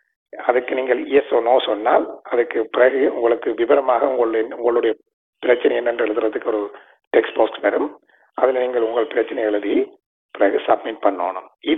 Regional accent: Sri Lanka; நான் ஒரு ஸ்ரீலங்கன்

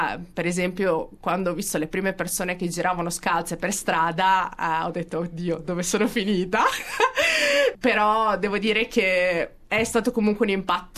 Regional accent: San Felice sul Panaro, Emilia-Romagna, Italy; now in Australia; Ho 34 anni e vengo dalla provincia di Modena, da un paesino, San Felice sul Panaro.

